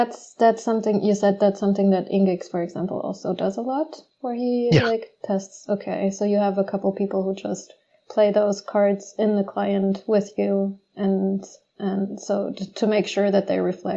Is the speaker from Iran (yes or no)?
no; Germany; English is a second language; I grew up in Germany and I am German